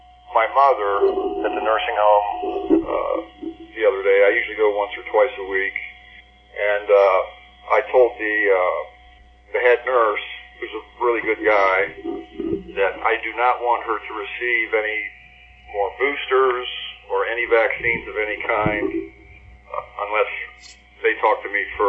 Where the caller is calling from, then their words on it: Akron, Ohio, United States; Hi, Nicholas. … Akron, Ohio.